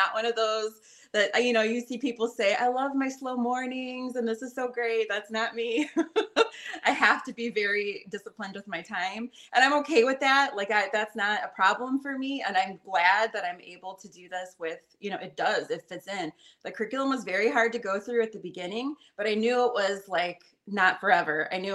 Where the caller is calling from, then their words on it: Cleveland, Ohio, United States; Cleveland, Ohio. Area.